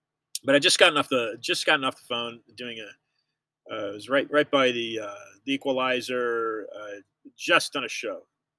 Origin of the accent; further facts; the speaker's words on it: United States; I'm just a guy, I'm just an American citizen